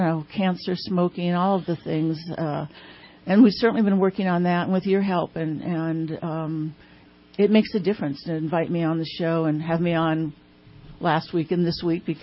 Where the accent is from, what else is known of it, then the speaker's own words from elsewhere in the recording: California, United States; Not recently, but I did growing up on Shasta Lake.